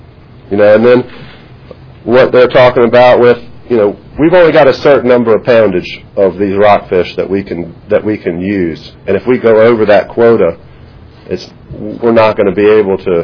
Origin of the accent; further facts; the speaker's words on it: North Carolina, United States; We're all guys from North Carolina.